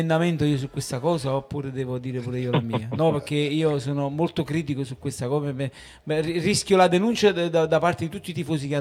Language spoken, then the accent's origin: Italian; Naples, Campania, Italy; da napoletano che quella maglia l'ha indossata